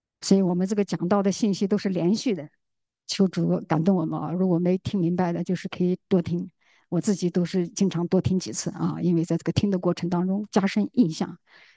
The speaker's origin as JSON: {"language": "Chinese", "country": "China", "said": "所以我们中国人的习惯也是把福字倒贴过来"}